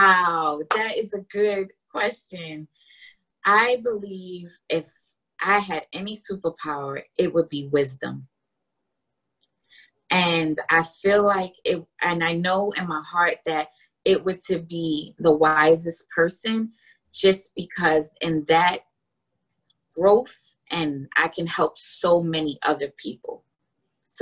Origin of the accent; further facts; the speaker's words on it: New York City, New York, United States; the book is about persevering through my life of growing up in New York City projects, becoming in the military as a veteran now, and becoming a registered nurse.